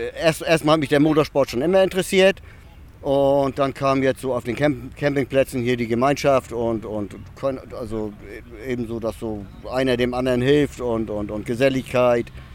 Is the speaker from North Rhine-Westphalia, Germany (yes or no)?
no; Kiel, Schleswig-Holstein, Germany; Aus Kiel.